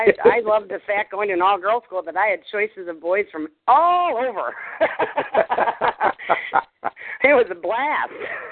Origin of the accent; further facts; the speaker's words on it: Redford Township, Michigan, United States; And I grew up in Redford Township.